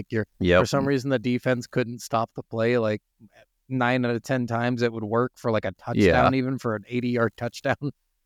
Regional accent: New York City, New York, United States; I'm a huge Giants fan, guys, because I'm from New York City, but he's luckily gone.

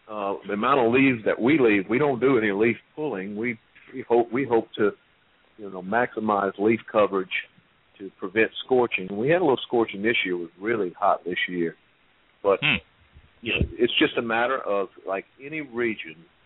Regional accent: Louisiana, United States; we're Cajun people from South Louisiana.

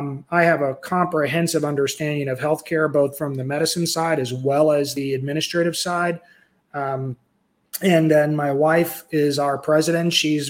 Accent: Southeast, United States; I grew up in the Southeast.

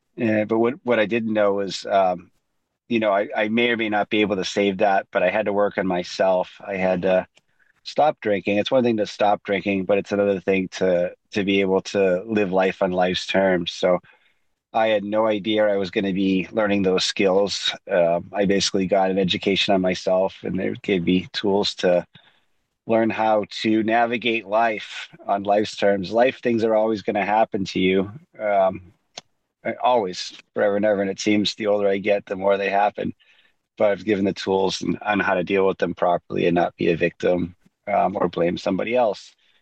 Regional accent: Waltham, Massachusetts, United States; now in Chandler, United States; I was born in 1970 in Waltham, Massachusetts. I'm 54 years old. I currently reside in Chandler, Arizona. I live most of my life in Massachusetts.

